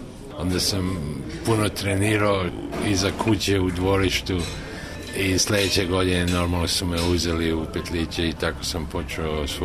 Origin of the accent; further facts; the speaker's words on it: Žarkovo, Belgrade, Serbia; now in Australia; Ja uvek kad me pitaju odakle si, ja uvek kažem Žarkovo, prvo pre Beograda. Još uvek smo tu